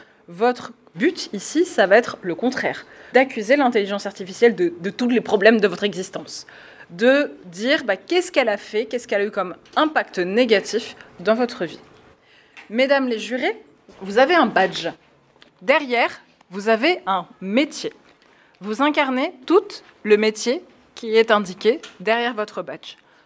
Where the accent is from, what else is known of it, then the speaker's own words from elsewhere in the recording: Valence, Auvergne-Rhône-Alpes, France; je viens de Valence